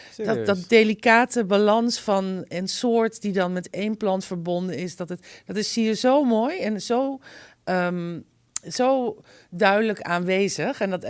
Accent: Indonesia; also born or lived in Africa; ik ben in Afrika en Azië opgegroeid, Indonesië. En daarna heb ik 10 jaar in Marokko gewerkt.

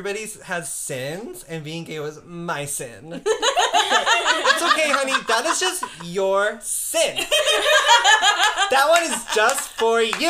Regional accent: California, United States; Me growing up in the Bay Area, us growing up in the Bay Area, like every year we had Diversity Week

